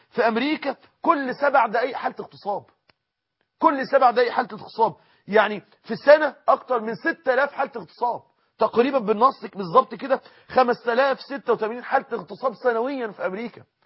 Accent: Egypt; احنا عندنا في مصر ما فيش الكلام ده

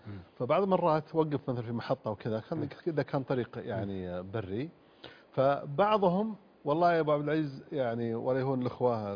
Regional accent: Saudi Arabia; عرف اني سعودي

